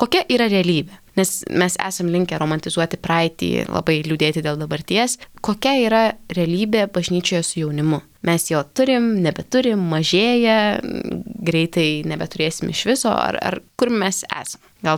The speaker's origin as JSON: {"language": "Lithuanian", "town": "Utena", "region": "Utena County", "country": "Lithuania", "lives_now": "Vilnius, Lithuania", "said": "kur aš iš Utenos kilus, man atrodo, kad jis yra labiau telkintis, negu tarkim Vilniuje, kur man pačiai irgi atsikrausčius buvo didelis iššūkis rasti parapiją"}